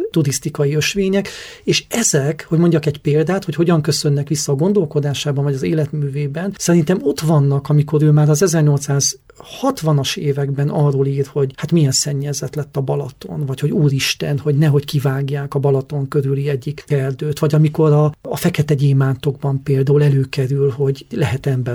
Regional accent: Kézdivásárhely, Covasna, Romania; ugye székelyföldi vagyok, Kisdivásárhelyen mellől származom

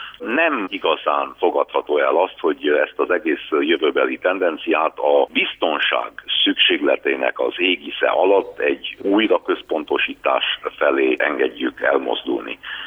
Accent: Transylvania, Romania; nekünk nyilván otthon, Erdélyben, a Székelyföldön a centralizáció nem egy kedvelt folyamat

